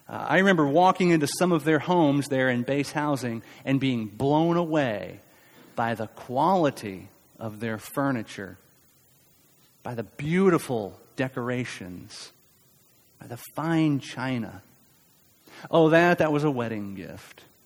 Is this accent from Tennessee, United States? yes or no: yes; Tennessee, United States; Many of you know, I'm from Tennessee, grew up out in the country in Tennessee.